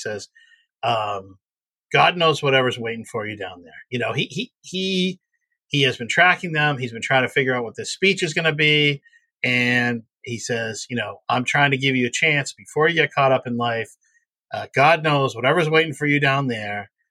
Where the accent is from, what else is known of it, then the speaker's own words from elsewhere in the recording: Brockton, Massachusetts, United States; I come from Brockton just like you.